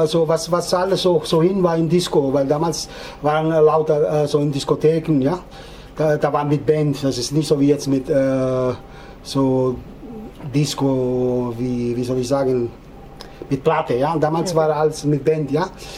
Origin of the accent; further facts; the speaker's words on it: Scordia, Sicily, Italy; German is a second language; now in Germany; Sizilien, von Sizilien. Scordia in Catania, das ist Scordia in Sizilien.